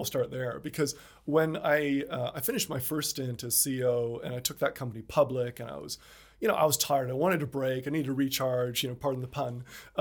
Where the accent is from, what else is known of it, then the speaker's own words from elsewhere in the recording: Canada; accent: Canadian; you can probably tell by my Canadian accent, I grew up not here. So I grew up in Canada